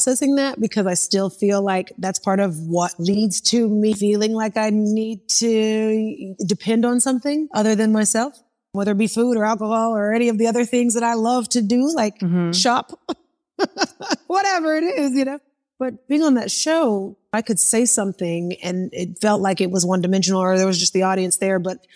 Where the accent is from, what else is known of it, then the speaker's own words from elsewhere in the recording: Oklahoma City, Oklahoma, United States; as I explained, I'm from Oklahoma City, and there are not a lot of people that get out of that and be able to have a microphone that big.